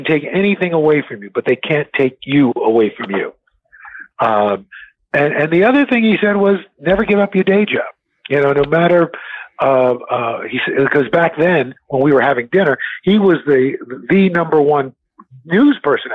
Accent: New York City, New York, United States; growing up in New York City, when I was a kid, seeing a Bill McCrary or a J.J. Johnston or a Gil Noble or Melba Tolliver, Bob Teague

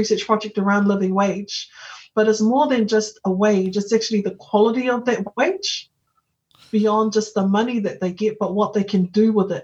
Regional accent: Papakura, Auckland, New Zealand; like for me growing up in Papakura, we understood how to work together.

